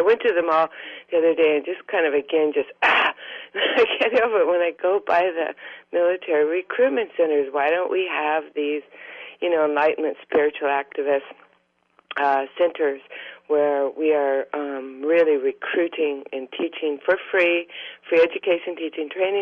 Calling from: Oregon, United States

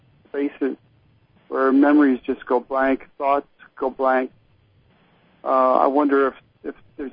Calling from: Tallahassee, Florida, United States; Tallahassee.

